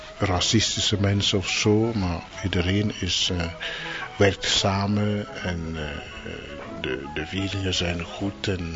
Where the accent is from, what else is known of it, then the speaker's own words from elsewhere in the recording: DR Congo; ik ben uit Zaïre, dus ik ben daar geboren en veel van mijn studies gedaan in ter plaats. Ik ben niet bepaald, ik weet niet bepaald wanneer ik geboren ben.